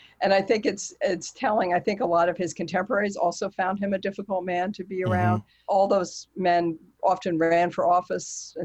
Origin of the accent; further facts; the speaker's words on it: New Jersey, United States; I grew up in Northern New Jersey, and everybody knew Hamilton.